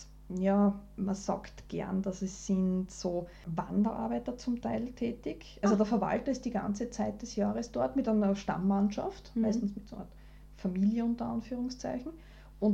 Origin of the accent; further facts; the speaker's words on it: Austria; wie groß die Bauernhöfe bei uns in Österreich sind